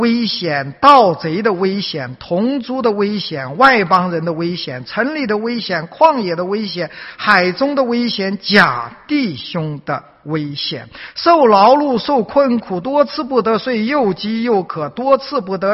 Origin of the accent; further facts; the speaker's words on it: China; 作为华人，作为从大陆来的牧师，